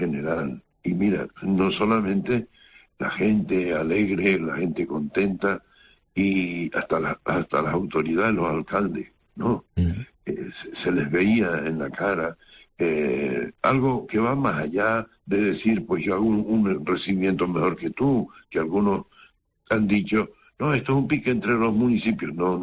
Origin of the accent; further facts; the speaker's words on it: Breña Baja, Canary Islands, Spain; llevar la Virgen a mi pueblo, a Breña Baja. Porque allí, yo tenía 7 años cuando la Virgen pasó, hice mi primera comunión.